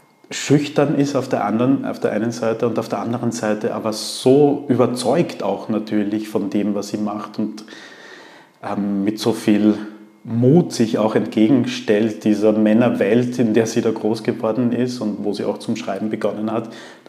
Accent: Carinthia, Austria; ich komme selber aus Kärnten

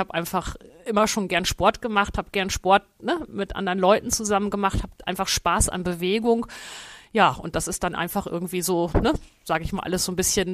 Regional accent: Löningen, Lower Saxony, Germany; Rollstuhltennis kannte ich damals nicht, ne, in diesem kleinen Ort in Löning, wo ich herkomme.

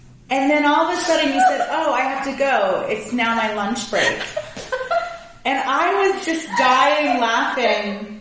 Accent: San Diego, California, United States; I came from San Diego, and I was like, they don't work.

